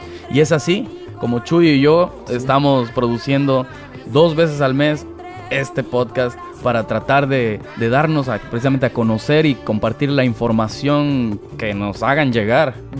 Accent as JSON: {"language": "Spanish", "region": "Veracruz", "country": "Mexico", "tie": "born there", "said": "En mi caso, yo nací en el puerto de Veracruz"}